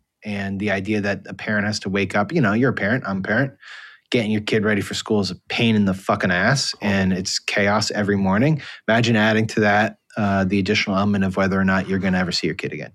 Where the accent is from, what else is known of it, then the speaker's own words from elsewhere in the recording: Connecticut, United States; because it's my home state, Connecticut